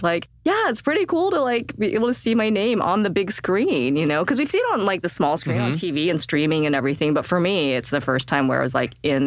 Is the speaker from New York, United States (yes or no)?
no; Utah, United States; I was born and raised in Utah. It's a very, like, growing up, it's a great place.